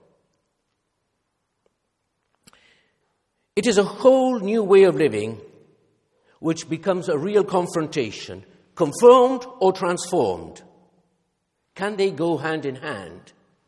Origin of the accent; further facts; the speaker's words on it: Argentina; my growing up in Argentina was a mixture of things. Some very British and some very Argentine.